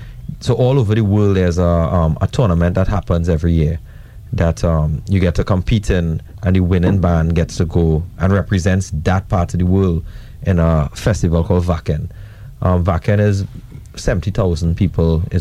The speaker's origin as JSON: {"language": "English", "country": "Trinidad & Tobago", "said": "I was like, we're from Trinidad."}